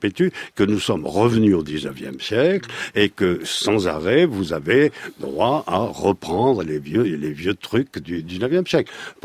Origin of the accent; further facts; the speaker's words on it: Bordeaux, Nouvelle-Aquitaine, France; un Européen d'origine française qui sera peut-être cité dans un dictionnaire chinois. Ça m'est égal. Je suis de Bordeaux.